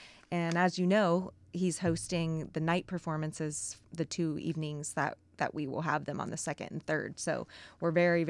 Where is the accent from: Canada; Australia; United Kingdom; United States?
United States; Kentucky; now in Wrangell, United States; I'm originally from Kentucky. So I moved here officially October 27th. So I'm very fresh to Wrangell.